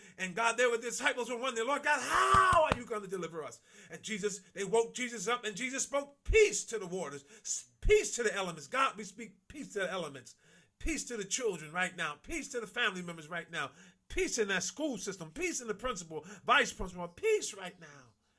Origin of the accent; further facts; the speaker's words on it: Newark, New Jersey, United States; My sister can attest to this, growing up in Newark, New Jersey, in the projects in the 60s and the 70s, seeing the turmoil, seeing the riots